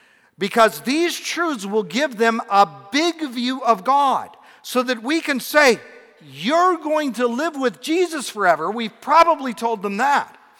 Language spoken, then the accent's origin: English; Pacific Northwest, United States; I'm from the Pacific Northwest, and we think there that trees have souls